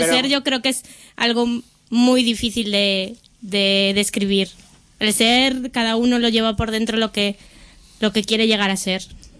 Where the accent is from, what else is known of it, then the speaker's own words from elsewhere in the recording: Galicia, Spain; Con el Rajoy, que es de mi tierra. Que yo soy gallega.